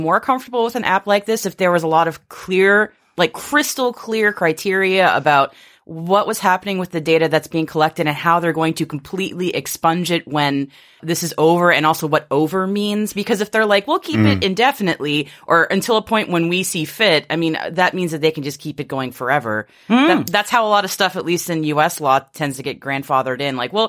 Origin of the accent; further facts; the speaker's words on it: Massachusetts, United States; I have a little local news here from the Spirit of America, a.k.a. Massachusetts, my home state.